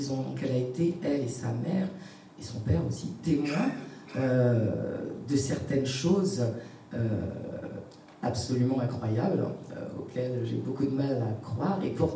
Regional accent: French Guiana, France; born there; alors par rapport à moi déjà, je suis née en Guyane, justement.

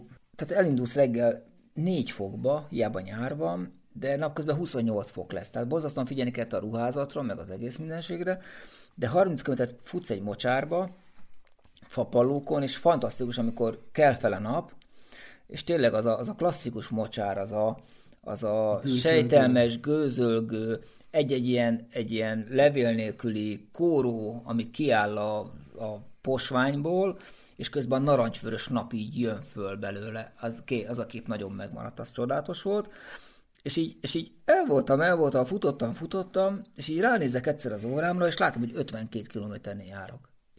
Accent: Hungary; így első magyarként értem el, tehát az első magyar teljesítő lettem

